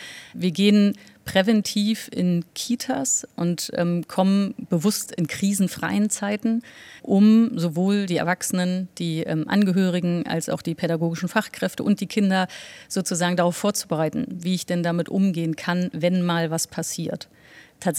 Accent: Berlin, Germany; also ich bin ja in Berlin groß geworden und eben nicht in den allerschönsten Bezirken

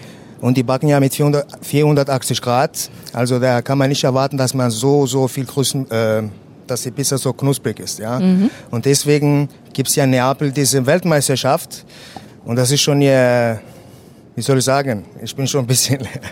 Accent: Germany; Also ich bin aus Deutschland, wurde ich eingeladen, um hier mitzumachen.

